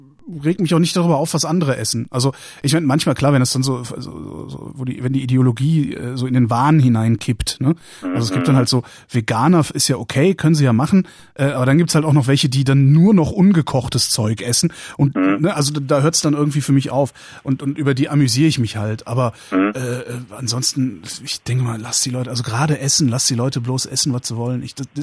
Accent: West Germany, Germany; Meine Kindheit war garantiert im Westen.

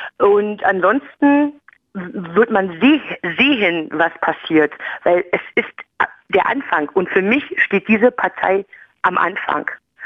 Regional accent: East Germany, Germany; ich komme aus dem Osten und bin stolz darauf, damals schon lustig.

